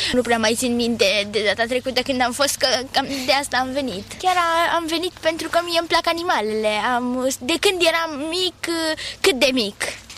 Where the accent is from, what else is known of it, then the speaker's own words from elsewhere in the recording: Petroșani, Hunedoara County, Romania; Noi venim din Hunedoara, județul Hunedoara, orașul Petroșani.